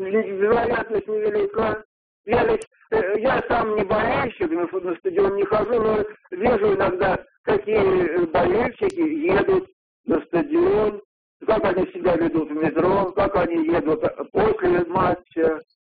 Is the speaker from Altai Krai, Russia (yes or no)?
no; Moscow Oblast, Russia; я из Подмосковья.